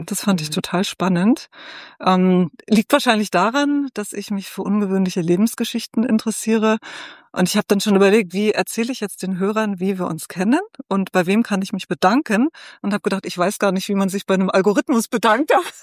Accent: Lübeck, Schleswig-Holstein, Germany; moved away; Ich habe Lübeck ja vor mehr als 25 Jahren Richtung Süden verlassen, aber es ist natürlich immer wieder total schön, ein bisschen Ostseeluft zu schnuppern.

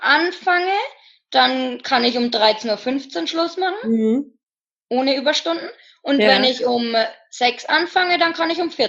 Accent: Bavaria, Germany; also born or lived in Schweinfurt; Ja, ich komme gebürtig aus Unterfranken, ja.

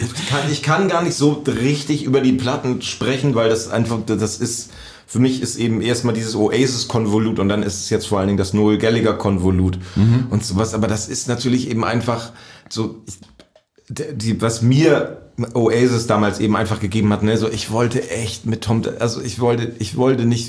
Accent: Hemmoor, Lower Saxony, Germany; ich komme aus Hemmo, wir sind jetzt

